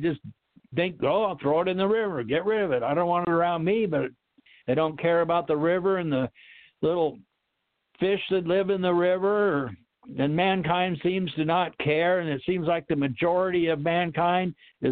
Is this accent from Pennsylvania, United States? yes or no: no; Whidbey Island, Washington, United States; where I grew up in Puget Sound, the ocean is, it's an inland sound, but it's salt water and it's very deep. I lived on Whidbey Island and I had to take the ferry boat to get to the mainland